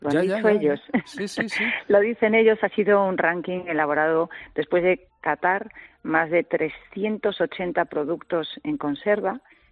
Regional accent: Galicia, Spain; como buenos gallegos

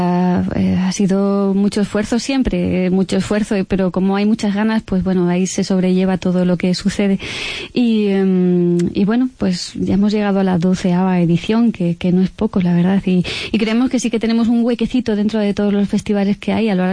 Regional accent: Spain; nosotros somos españoles, no somos gaélicos, ¿vale? O sea, no hablamos gaélico ni nada de esto, no somos irlandeses.

